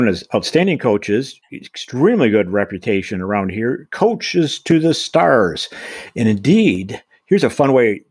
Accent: Michigan, United States; my home state of Michigan is getting close.

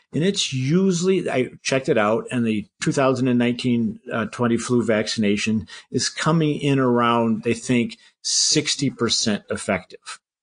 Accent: Michigan, United States; My home state is Michigan.

